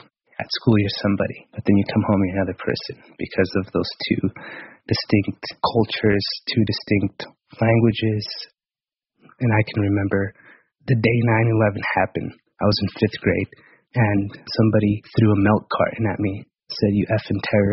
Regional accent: Utah, United States; You know, where are you from? Oh, I'm from Utah. You know, where are you really from?

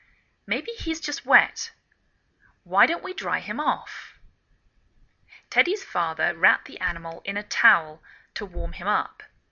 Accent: England, United Kingdom; now in United States

